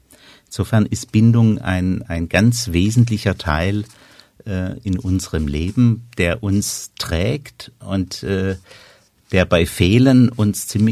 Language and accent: German; Baden-Württemberg, Germany; ich komme aus der Nähe von Göppingen